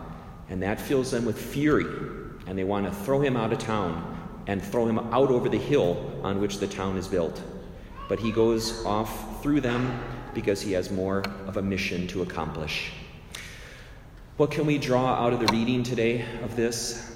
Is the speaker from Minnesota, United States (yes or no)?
yes; Robbinsdale, Minnesota, United States; I went back to my hometown of Robbinsdale and I celebrated my first Mass as a priest.